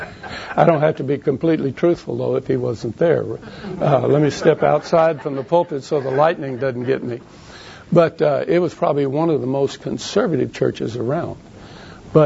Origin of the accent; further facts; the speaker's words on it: Marion, United States; Now, the unusual thing about that is I grew up in Marion. This is the last place in the United States of America that I wanted to start a church.